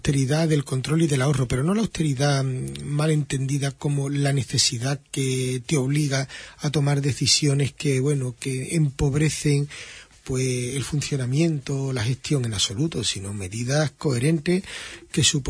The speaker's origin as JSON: {"language": "Spanish", "town": "Huelva", "region": "Andalusia", "country": "Spain", "said": "somos nosotros los que estamos en Huelva, los que vivimos en Huelva, los que somos de Huelva"}